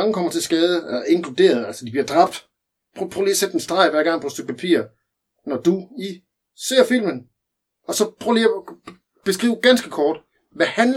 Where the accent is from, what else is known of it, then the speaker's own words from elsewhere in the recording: Lolland, Zealand, Denmark; Ved du, hvorfor jeg havde dynamolygter på min cykel, da jeg var dreng på Lolland?